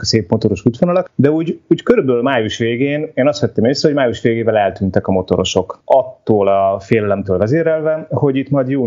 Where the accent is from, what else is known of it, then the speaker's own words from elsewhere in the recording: Hungary; Egyébként hozzáteszem, azért magyarként ezt itt meg lehet élni, tehát egyetlen egy magyar turistával sem találkoztam.